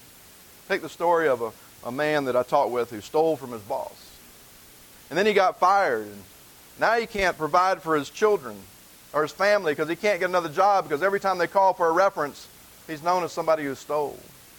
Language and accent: English; the South, United States; I say ain't because I'm from the South, okay?